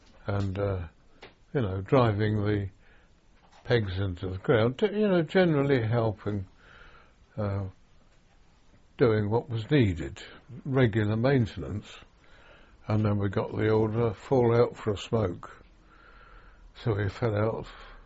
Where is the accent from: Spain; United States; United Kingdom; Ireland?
United Kingdom; Lewes, South East England; And then we drove off down through Kent and Sussex, and then blow me down, we're driving through my hometown of Lewes.